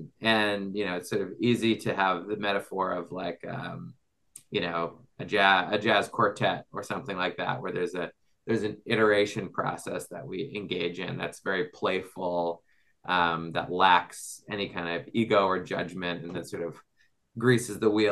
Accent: Nova Scotia, Canada; I'm from Nova Scotia. I did not go to LAUSD.

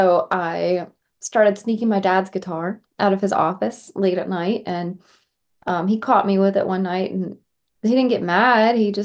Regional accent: California, United States; I grew up in California and, you know, we definitely have a very healthy country scene out here, but I don't have a Southern accent. I was not raised in the South.

